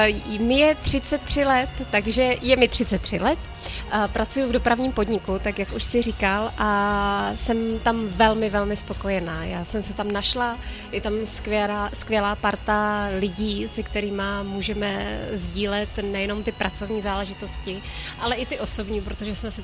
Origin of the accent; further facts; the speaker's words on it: Ostrava, Moravian-Silesian Region, Czechia; moved away as an adult; now in Prague, Czechia; Já jsem vlastně původem jsem z Ostravy, narodila jsem se v Hrabůvce a vlastně po dobu studií jsem se rozhodla, že teda se odstěhuji z Ostravy.